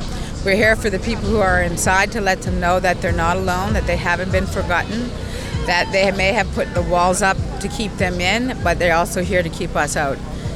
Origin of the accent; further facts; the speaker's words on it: Batuntik, Nova Scotia, Canada; I come from the Bear Clan. I'm a member of the Mi'kmaq First Nation, and the territory I come from is a little place called Batuntik, which is about 19 miles outside of Antigonish.